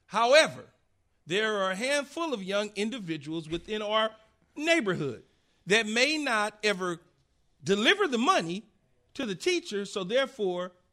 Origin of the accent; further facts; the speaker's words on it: Los Angeles, California, United States; I grew up in South Central L.A. We didn't have the candy in the box.